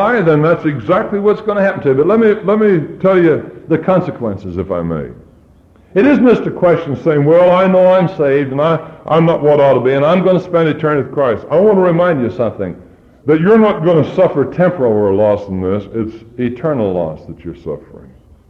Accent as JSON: {"language": "English", "region": "Colorado", "country": "United States", "tie": "born or raised there", "said": "When I was a boy, I was raised in Colorado. That was my home."}